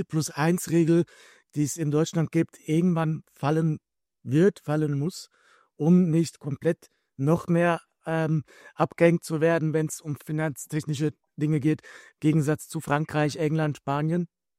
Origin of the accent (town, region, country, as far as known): Switzerland